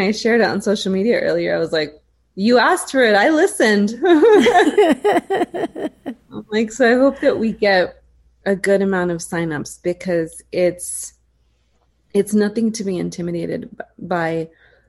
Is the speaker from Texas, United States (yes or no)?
yes; El Paso, Texas, United States; also born or lived in San Francisco; I'm originally from El Paso, but I was in San Francisco for 12 years. And I moved back in 2011